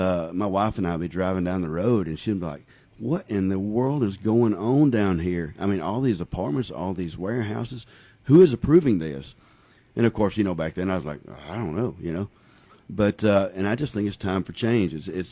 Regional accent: Georgia, United States; So I was born in Hall County, raised in Hall County. Actually, I grew up in Chicopee Village.

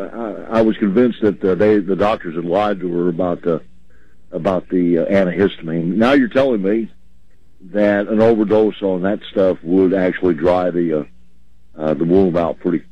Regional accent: Salt Lake City, Utah, United States; born there; Yeah, I was born in Salt Lake.

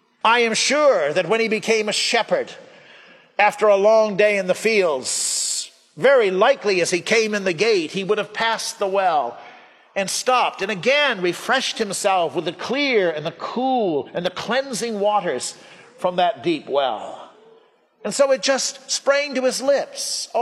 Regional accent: Vermont, United States; I've often told people that I came from Vermont. And I wait a minute and then I add, I think it's a good place to be from.

